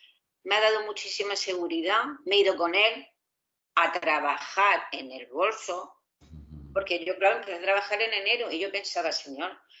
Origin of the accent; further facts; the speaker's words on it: Murcia, Region of Murcia, Spain; No, yo soy de Murcia.